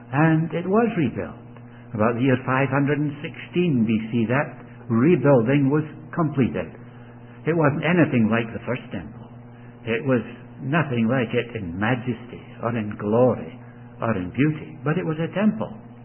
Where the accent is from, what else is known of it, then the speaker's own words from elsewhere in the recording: Scotland, United Kingdom; When I was a boy, I was brought up in Scotland by my two aunts, my grandfather, because my parents were missionaries in India. They left me in Scotland while they returned to India.